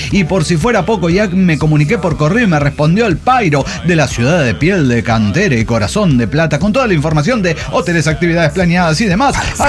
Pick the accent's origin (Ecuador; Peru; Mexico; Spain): Peru; now in Miami, United States; soy 100% peruana. Bueno, porque nací allá en el Perú y mis padres son peruanos. Vivo en Miami 18 años, pero amo nuestra cultura.